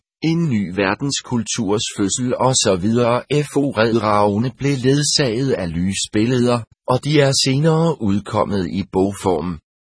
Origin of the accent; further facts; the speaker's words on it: Sindal, North Jutland, Denmark; mit barndomshjem Moskildvad ved Sindal